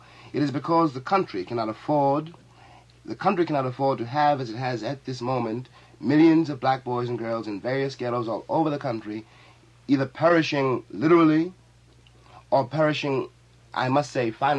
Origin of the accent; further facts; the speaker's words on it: United States; I can see that I might very well, for one reason or another, leave this country tomorrow and never come back.